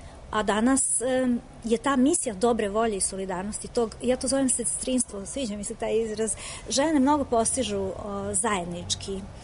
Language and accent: Serbian; Sweden; Serbian is a second language; now in Belgrade, Serbia; ja sam Beograđanka sa, ne, ja sam Šveđanka sa Banovog Brda.